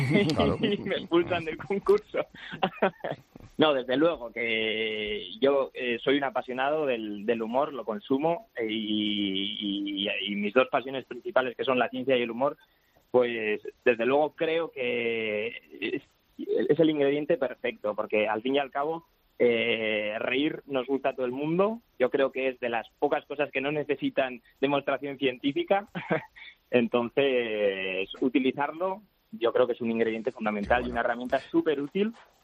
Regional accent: Pamplona, Navarre, Spain; como yo soy de Pamplona, ¿no?

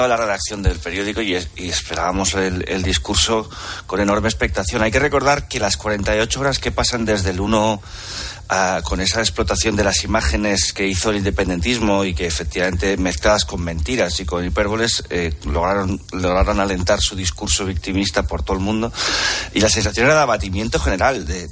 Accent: Spain; no yo como periodista sino como español

